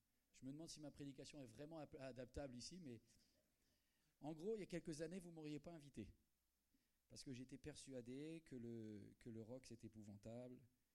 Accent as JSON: {"language": "French", "region": "Brittany", "country": "France", "said": "je viens de Bretagne"}